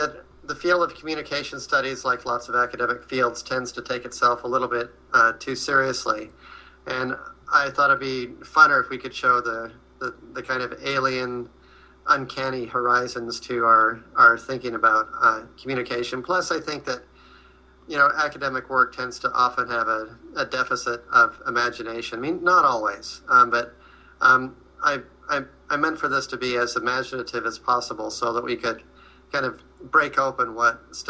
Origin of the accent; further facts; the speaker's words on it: Salt Lake City, Utah, United States; born there; also born or lived in Baltimore / Alexandria; Well, I was born in Salt Lake City in 1958, the first child of … My dad was in med school and graduated in 1960 and moved to Baltimore